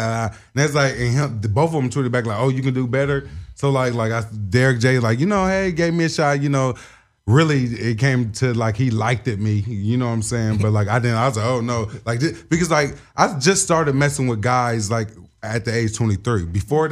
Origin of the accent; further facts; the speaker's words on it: Hamilton, Ohio, United States; also born or lived in Scottsdale, Arizona; So I'm originally from Hamilton, Ohio.